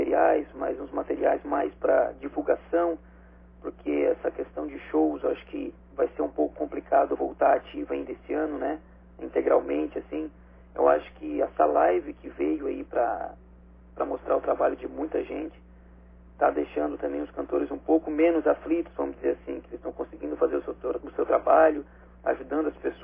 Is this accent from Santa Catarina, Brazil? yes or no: yes; Cocal do Sul, Santa Catarina, Brazil; Sou natural de Cocal do Sul, vizinho aí de Uruçanga.